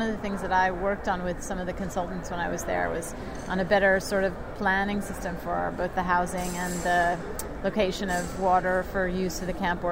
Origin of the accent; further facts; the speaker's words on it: East Coast, United States; Yeah, I grew up on the east coast of the U.S. and we always lived in rural areas